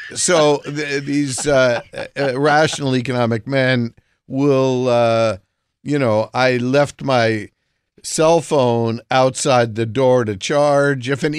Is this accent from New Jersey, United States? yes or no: yes; New Jersey, United States; I grew up in Jersey